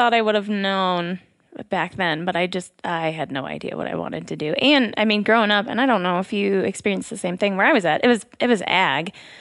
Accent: Arlington, Michigan, United States; Arlington, Lower Thumb area, yeah.

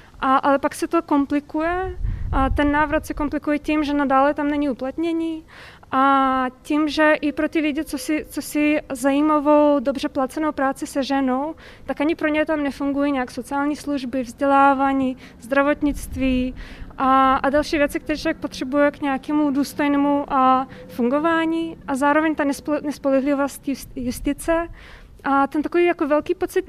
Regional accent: Chișinău, Moldova; moved away as an adult; now in Prague, Czechia; A jsem se narodila v Kišiněvě a žila jsem tam většinu svého života. A kromě teda 2 let, co jsem studovala ve Velké Británii a v USA, a teď již 4 roky žiju v Praze.

